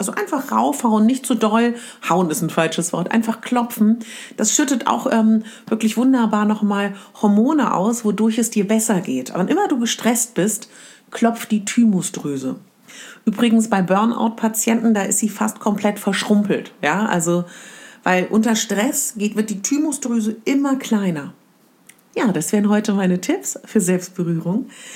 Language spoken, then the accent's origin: German; Berlin, Germany; Ich komme aus Berlin und ich komme aus einer, ja, aus einer Region, wo man sich nicht unglaublich viel berührt.